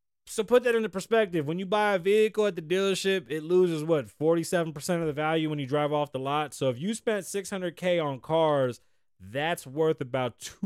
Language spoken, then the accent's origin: English; New York, United States; But anyway, I'm from New York.